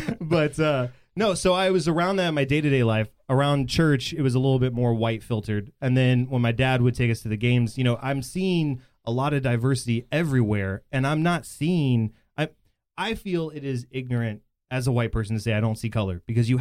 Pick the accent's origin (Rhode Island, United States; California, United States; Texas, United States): Texas, United States; Bedford; no, so I grew up in Bedford, and I still live there.